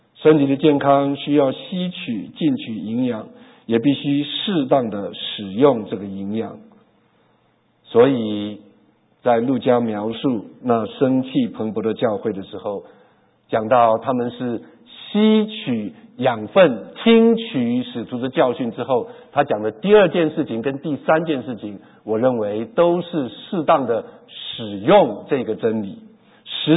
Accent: China; 也不要我们中国人那一套客套，还要接待他们

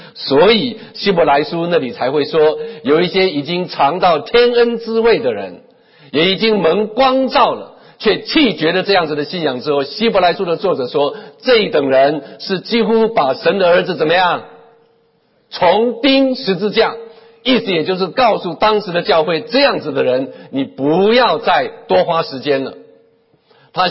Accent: Taiwan; 对不起，我是从台湾从小长大的

